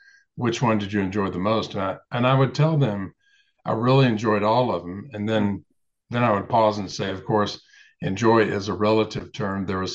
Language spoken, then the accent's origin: English; the South, United States; I mentioned I come from the South. When I was a young boy, I called people older than me sir and ma'am, even if they weren't much older than me.